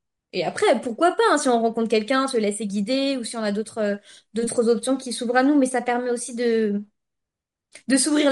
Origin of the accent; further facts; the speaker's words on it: France; français parce que je suis française